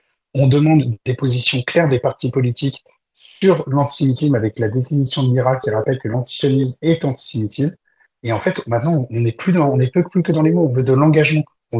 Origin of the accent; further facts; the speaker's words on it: France; Nous sommes très inquiets, mais pas que en tant que juifs, en tant que français.